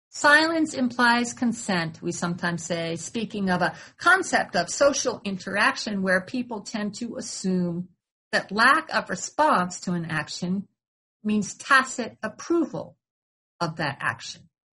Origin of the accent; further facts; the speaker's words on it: New York, United States; as a white person, as a woman, as a New Yorker, as a financially secure person, as a U.S. citizen with immigrant forebears.